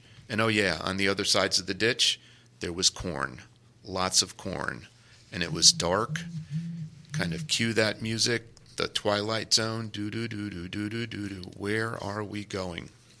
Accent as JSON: {"language": "English", "region": "New York", "country": "United States", "said": "The woman at the hardware store chatted me up a bit. I told her I was from New York."}